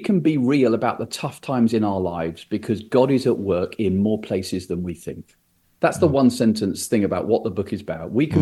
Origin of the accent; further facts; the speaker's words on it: South East England, United Kingdom; I grew up in Sussex in the south of England. I went to church as a child